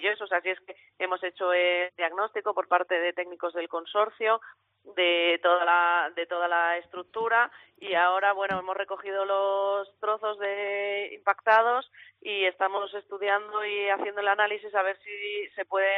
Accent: Cáceres, Extremadura, Spain; Yo soy de Cáceres y aquí tenemos muchas procesiones y hay mucho cable aéreo

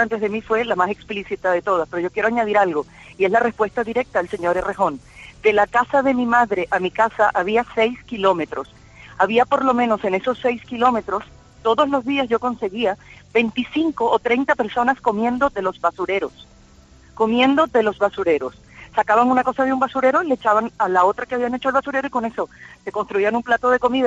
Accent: Venezuela; now in Spain; yo soy venezolana, yo nací en Venezuela, tengo 48 años y tengo 2 meses aquí en España, estoy en Canarias.

